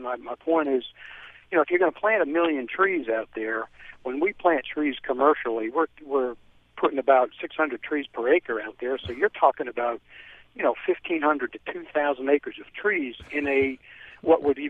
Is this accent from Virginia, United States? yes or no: no; New Jersey, United States; Just want to let you know, I grew up in New Jersey, so I have some appreciation for the what you face in New York City.